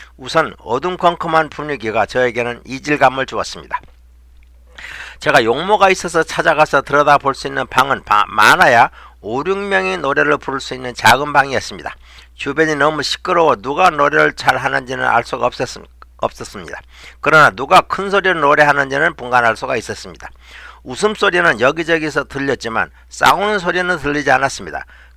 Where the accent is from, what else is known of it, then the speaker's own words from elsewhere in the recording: Honam, South Korea; moved away as an adult; now in United States; 호남 지역의 농가에서 자랐지만 중학교부터는 도시 생활을 했습니다.